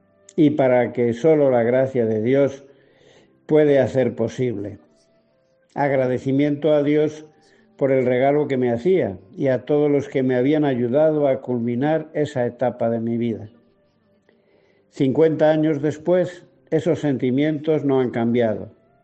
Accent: Sahúgo, Castile and León, Spain; en Sahugo, mi pueblo de nacimiento. El obispo don Demetrio Mansilla Reollo me ordenó de presbítero, acompañado por mi familia y la gente con la que compartí mi infancia.

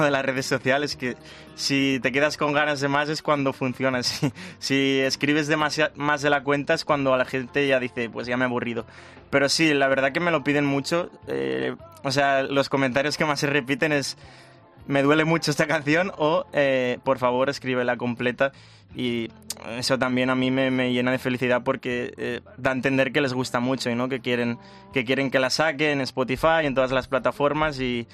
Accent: Cabanes, Valencian Community, Spain; Exacto, soy valenciano. Por suerte mi pueblo, soy de un pueblo de Castellón que se llama Cabanes

